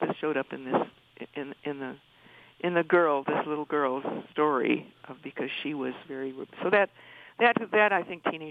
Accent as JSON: {"language": "English", "region": "Minnesota", "country": "United States", "tie": "born or raised there", "said": "Well, it's about growing up in the Twin Cities area in those eras, the 40s and 50s."}